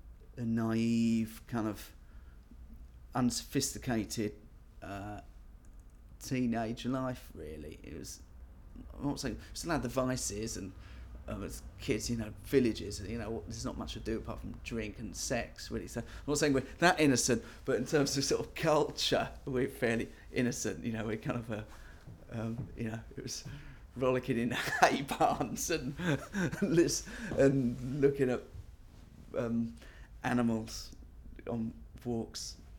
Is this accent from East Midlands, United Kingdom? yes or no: no; Rodmell, South East England, United Kingdom; also born or lived in London; Moved to Brighton for 2 years and then moved to a little village in East Sussex near Lewes, about 4 miles out, from the age of 12. Grew up in a village called Rodmell. And I lived there